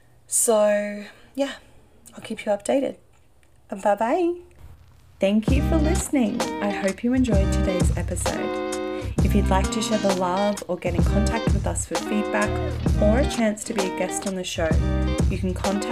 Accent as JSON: {"language": "English", "town": "Brisbane", "region": "Queensland", "country": "Australia", "said": "so obviously I'm from Brisbane and it's all very focused around Southeast Queensland."}